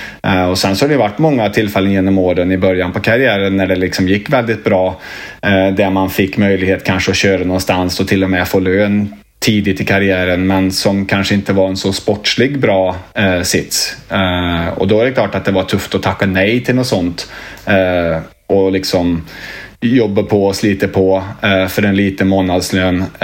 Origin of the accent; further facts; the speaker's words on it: Arvika, Värmland, Sweden; also born or lived in Karlstad; Ja, det är väl Karlstad jag är väl född i, men jag är liksom uppvuxen och bor i Arvika.